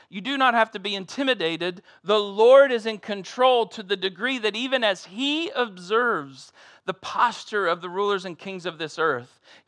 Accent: Ohio, United States; accent: Southern Ohio; The Southern Ohio language coming out there just a little bit. You'd think I was from Southern Alabama. Turns out, Midwest.

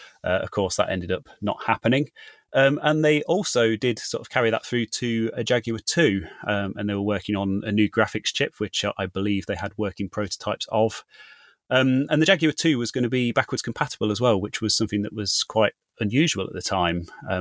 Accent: Leicester, East Midlands, United Kingdom; which is actually, I've since found out, is a company that is local to me, that's actually based in my hometown of Leicester, or they were at the time.

